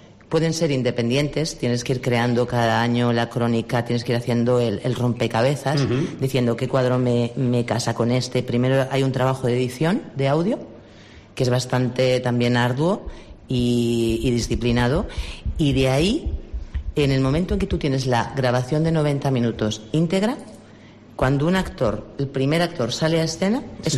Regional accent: La Rioja, Spain; now in Madrid, Spain; llevo muchos años en Madrid, pero soy de La Rioja.

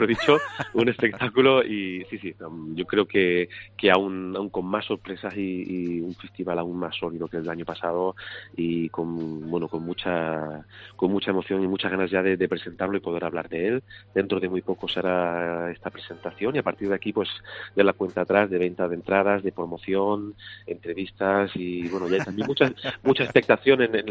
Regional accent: Granada, Andalusia, Spain; Evidentemente me sale de forma natural hablar de mi Granada y del Albaicín y de mi tierra, pero es algo que ya automáticamente, después de tanto tiempo, la gente me identifica con mi tierra

